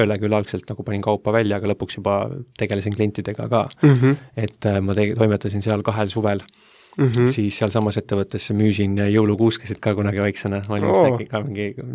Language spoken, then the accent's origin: Estonian; Esu, Lääne-Viru County, Estonia; mulle meeldib siis öelda, et mina olen lihtne poiss Lääne-Virumaalt Esust.